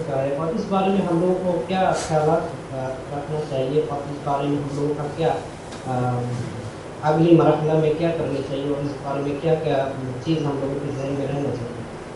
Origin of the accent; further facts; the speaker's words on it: Bangladesh; محترم، میں بنگلہ دیش سے ہوں